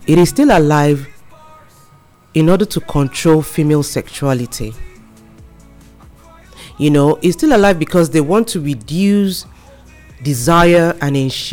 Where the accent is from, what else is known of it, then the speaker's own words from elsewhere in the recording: Nigeria; I'm a Nigerian, I'm from Nigeria.